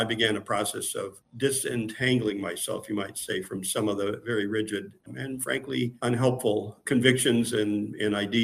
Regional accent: Hawthorne, California, United States; Well, I grew up in the Los Angeles area too. I grew up in Hawthorne, which is midway between LA and Long Beach.

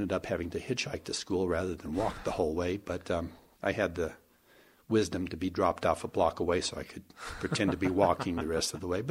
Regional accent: Oklahoma, United States; Brian, I grew up in Oklahoma. I don't often admit this in public

